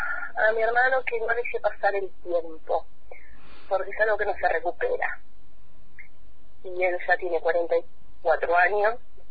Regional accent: Bahía Blanca, Buenos Aires Province, Argentina; born there; also born or lived in Cutral Có; nací en Bahía Blanca en octubre de 1975, vivía con mi papá, mi mamá

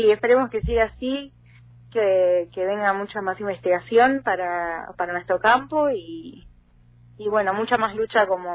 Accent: San Antonio de Areco, Buenos Aires Province, Argentina; mi militancia empieza a los 14 años, la verdad, en mi pueblo. Yo no soy de Capital, uh-huh. Soy de San Antonio de Areco

